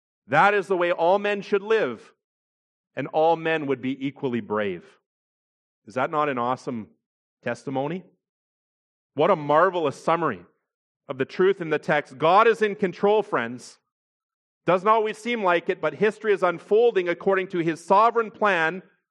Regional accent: Canada; Now, I'm a Canadian

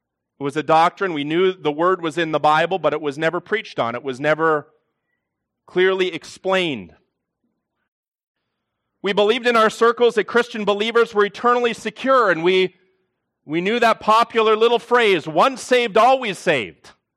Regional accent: Ontario, Canada; Now, I grew up in Baptist churches. I grew up in Baptist churches and what we call here in Southern Ontario, the Associated Gospel Church, which is a Baptistic denomination.

